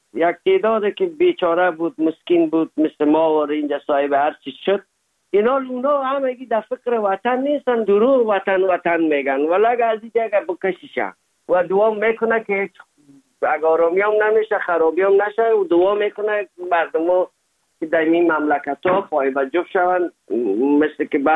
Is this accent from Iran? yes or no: no; Afghanistan; now in Germany; زمانی که ما از افغانستان آمدیم